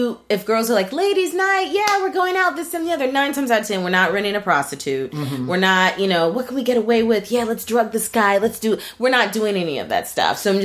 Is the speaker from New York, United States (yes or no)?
yes; New York, United States; I'm from New York and I'm black.